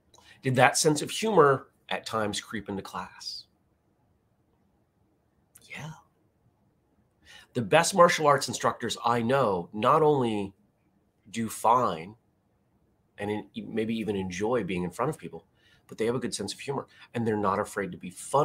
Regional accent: New England, United States; Growing up in New England, you learn, okay, power's out or this is broken.

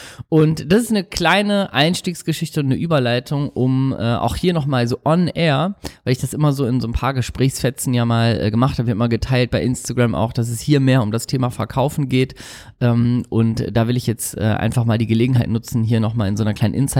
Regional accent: Hamburg, Germany; Hamburg ist ja meine Heimatstadt, das heißt, ich kenne mich gut genug aus

